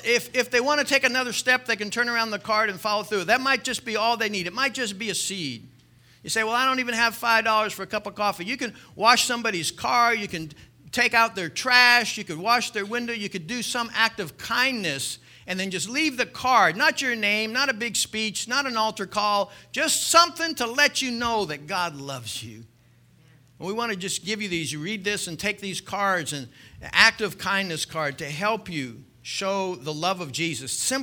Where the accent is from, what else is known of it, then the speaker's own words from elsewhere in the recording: Birmingham, Alabama, United States; I got a cup of coffee, and said something about I'm from Birmingham.